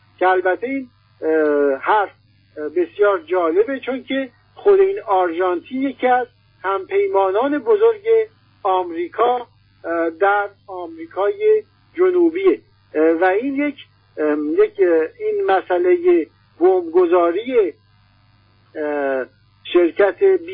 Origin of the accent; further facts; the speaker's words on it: Iran; چون ما ایرانی هستیم و فرهنگ خودمون رو داریم